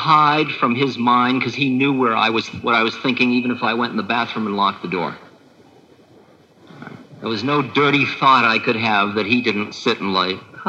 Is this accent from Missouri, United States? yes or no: no; California, United States; You have a, you're from New York? No, Maharaji, I'm from California.